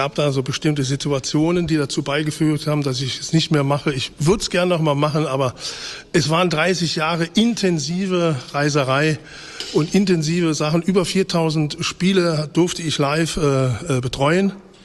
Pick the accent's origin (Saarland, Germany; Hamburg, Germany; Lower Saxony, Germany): Saarland, Germany; Ich würde mich freuen, als Saarländer, wenn Saarbrücken es schaffen würde